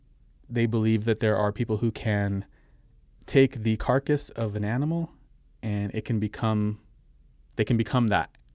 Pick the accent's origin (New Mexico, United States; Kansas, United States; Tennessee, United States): New Mexico, United States; Socorro; there was a sheriff's deputy that was driving in a rural area outside of my hometown of Socorro, New Mexico.